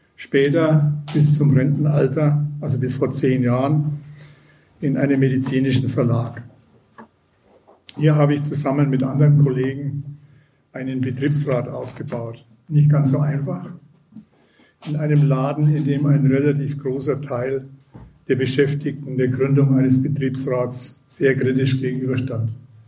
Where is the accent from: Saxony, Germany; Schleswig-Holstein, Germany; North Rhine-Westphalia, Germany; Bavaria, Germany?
Bavaria, Germany; Munich; Ja, ich komme aus München